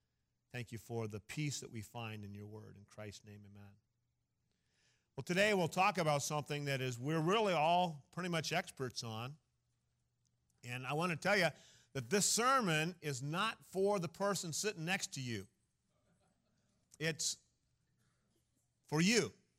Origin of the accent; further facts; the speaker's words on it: Bakersfield, California, United States; also born or lived in Ukiah; I remember as a kid, I was born in Ukiah, moved to Bakersfield